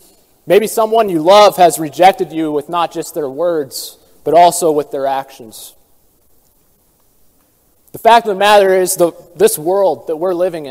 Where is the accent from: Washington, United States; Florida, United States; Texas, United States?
Washington, United States; Seattle; I'm originally from the Seattle area.